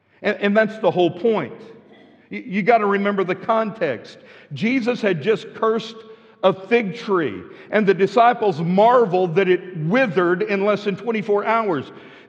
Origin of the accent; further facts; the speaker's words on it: Midland, Texas, United States; as a little kid growing up in Midland, Texas, I had never seen of, nor did I know of, a church that ran 1,000 people.